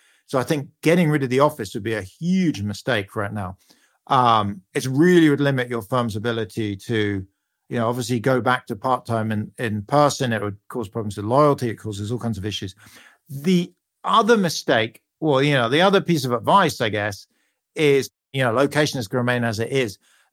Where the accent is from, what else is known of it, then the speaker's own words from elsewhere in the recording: United Kingdom; You can hear from my accent, I'm a Brit